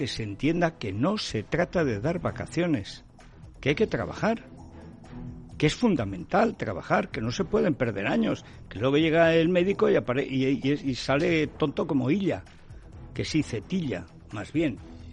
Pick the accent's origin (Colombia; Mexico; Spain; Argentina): Spain; Albarracín, Aragon; que está fabricando mascarillas para toda la comarca de mi pueblo, Albarracín, Bronchales, toda esa parte de Teruel